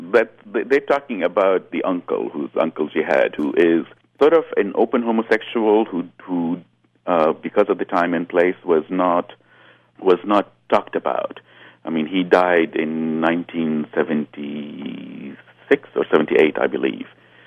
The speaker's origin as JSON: {"language": "English", "country": "Lebanon", "lives_now": "United States", "said": "So that even, whether I had stayed in Lebanon or left, or whether, I am an American"}